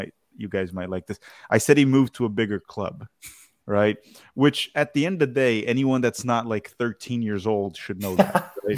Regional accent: Brazil; I'm also Brazilian too. I was born in Brazil

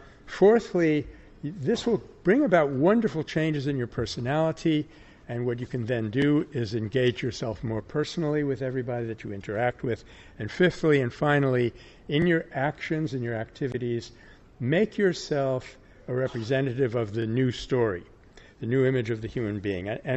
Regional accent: California, United States; Thirdly, and of course I'm from California, so I would say this

